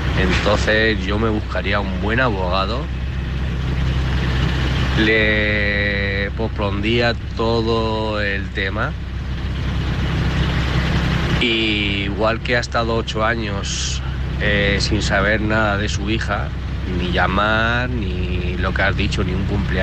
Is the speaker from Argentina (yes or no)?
no; Alicante, Valencian Community, Spain; de Alicante